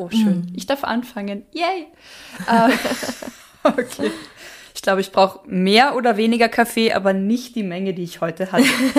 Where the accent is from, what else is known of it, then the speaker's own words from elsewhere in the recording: Munich, Bavaria, Germany; trug sich im Münchner Osten zu, wo auch ich meine Heimat habe.